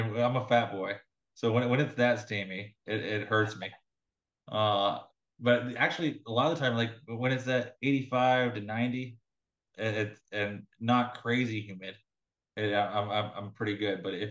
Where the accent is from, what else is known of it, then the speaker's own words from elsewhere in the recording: Vallejo, California, United States; also born or lived in Hemet; I was born in Hemet, California, and Vallejo through high school.